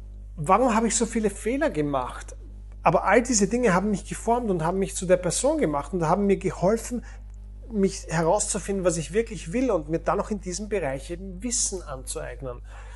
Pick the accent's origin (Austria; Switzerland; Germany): Austria; Vienna; Bei uns in Wien, da gibt es die Berufsfeuerwehr zum Beispiel.